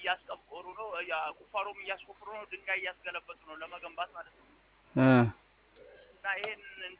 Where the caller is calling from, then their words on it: Harar, Harari Region, Ethiopia